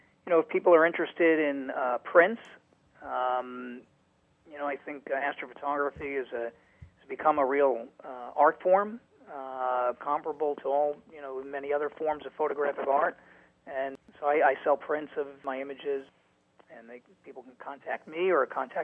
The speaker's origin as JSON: {"language": "English", "town": "New York City", "region": "New York", "country": "United States", "tie": "born or raised there", "lives_now": "Connecticut, United States", "said": "I'd been interested in astronomy since I was very young, but I grew up in New York City, so my interest was really stayed within the books and the planetarium experience."}